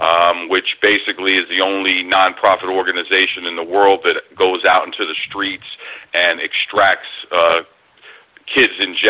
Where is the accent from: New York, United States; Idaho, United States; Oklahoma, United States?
New York, United States; New York City; moved away; also born or lived in Hollywood, California; Well, born and raised in New York City. Parents split, divorced, broke up. My father brought me out to Hollywood, California with a promise of an exciting, prosperous life.